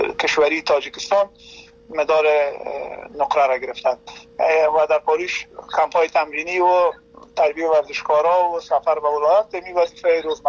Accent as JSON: {"language": "Persian", "country": "Afghanistan", "also_born_or_lived": "Turkey", "moved": "yes", "lives_now": "Sweden", "said": "من در سال 2014 مهاجر شدم از افغانستان ترکیه و از ترکیه هم تر آمدم به سویدن."}